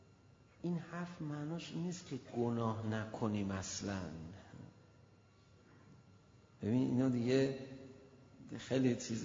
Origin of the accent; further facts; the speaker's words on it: Tehran, Tehran Province, Iran; میدونست ما تهرانیم،